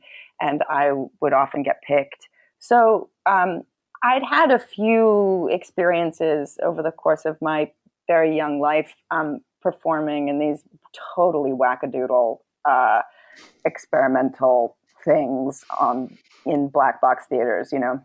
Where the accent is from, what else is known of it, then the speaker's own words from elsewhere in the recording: New York City, New York, United States; It was not exactly intentional. I mean, growing up in New York City helped.